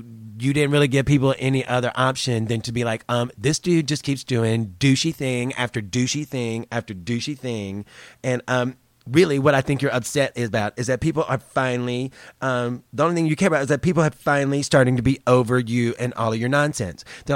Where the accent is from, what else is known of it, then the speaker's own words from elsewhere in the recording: the South, United States; But I grew up in the South, and that's what we do.